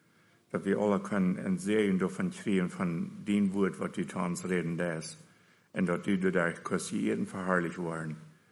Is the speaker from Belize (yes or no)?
yes; Belize; also born or lived in Durango, Mexico / Mexico; Und geboren bin ich auch in Durango. Und mit 5 Jahren, der Mess saß, trug ich mal nach Belize. Und dann habe ich dort 7 Jahre gewohnt, in Belize. Und da sind meine Schuljahre da gewohnt.